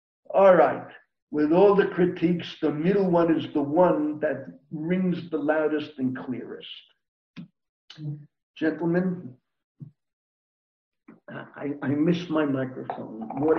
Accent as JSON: {"language": "English", "country": "United States", "tie": "born or raised there", "said": "Although I was an American kid, third generation American, although my parents were born and bred in Harlem"}